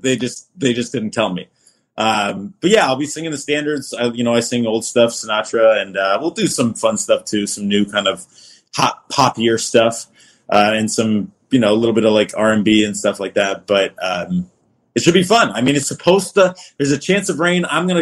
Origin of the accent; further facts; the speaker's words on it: Florida, United States; I grew up in Florida and, yeah, so I didn't know of him, but I definitely knew the school that he went to.